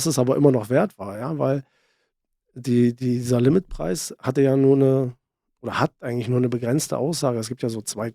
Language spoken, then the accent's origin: German; Saxony-Anhalt, Germany; born there; ich komme ja gebürtig aus Sachsen-Anhalt von einem kleinen Dorf.